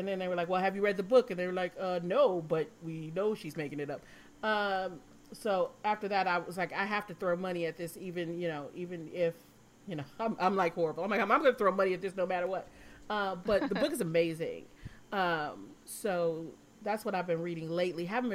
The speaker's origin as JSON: {"language": "English", "region": "Michigan", "country": "United States", "said": "I'm from Michigan, so I completely understand."}